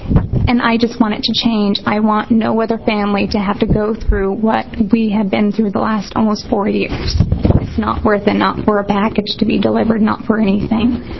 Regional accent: Eugene, Oregon, United States; I'm from Eugene.

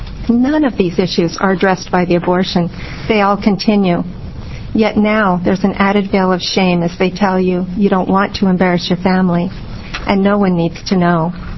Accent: Salem, Oregon, United States; I'm from the Salem area

